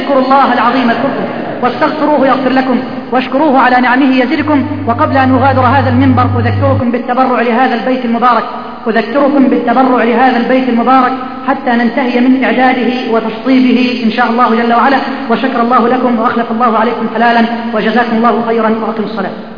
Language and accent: Arabic; Egypt; اللهم اجعل بلدنا مصر بلد الأمن والأمان